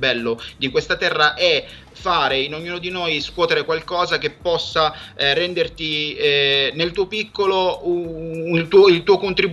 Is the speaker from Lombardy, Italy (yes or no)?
no; Paternò, Sicily, Italy; Nel mio paese, sono orgoglioso di dire che quello è il mio paese, Paternò.